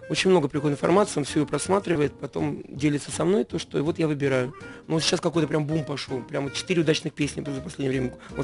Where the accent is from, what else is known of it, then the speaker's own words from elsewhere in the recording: Novosibirsk, Novosibirsk Oblast, Russia; иконы у меня есть, вот я верующий человек. Вот, есть картины любимые, да. Есть какие-то поделки из детства, я привез их из Новосибирска.